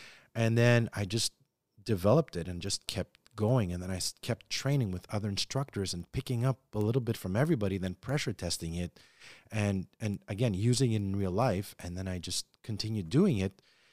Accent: Montreal, Quebec, Canada; I grew up in Park Extension. So, you know, I grew up between Cremisy and Liège.

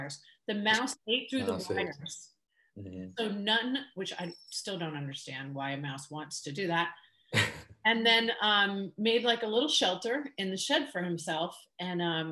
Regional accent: Ireland; I grew up in a house. We're from Ireland, Anish, and you think America's bad.

